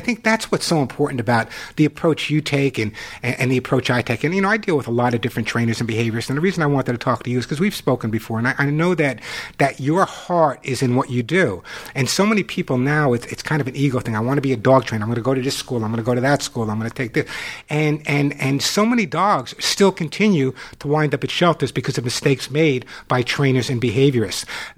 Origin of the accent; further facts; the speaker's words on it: New York, United States; now in California, United States; I grew up in New York, and my father never hugged me.